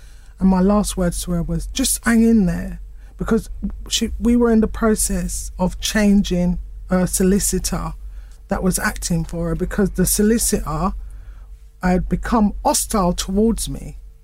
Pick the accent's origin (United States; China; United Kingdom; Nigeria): United Kingdom; she was born here. I was born here. We're British